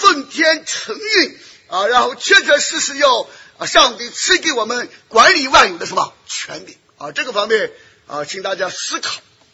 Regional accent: United States; Chinese is a second language; 我们虽然身为美国人美国公民我们有游行示威的权利

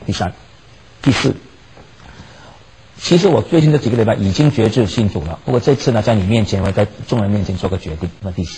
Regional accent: China; 我们中国人呢是最有知识分子精英傲慢的一个民族

